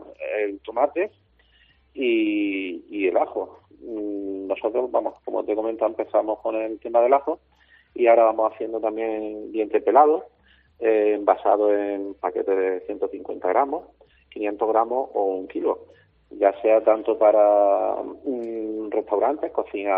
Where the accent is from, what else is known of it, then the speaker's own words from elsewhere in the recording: Mengíbar, Andalusia, Spain; Sí, correcto, nosotros somos de Mengíbar.